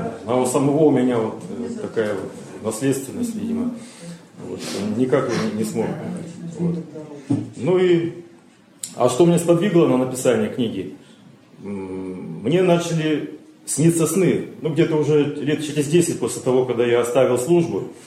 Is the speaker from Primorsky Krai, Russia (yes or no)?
yes; Vladivostok, Primorsky Krai, Russia; born there; Родился я во Владивостоке, учился, поступил в высшее военно-морское училище имени Макарова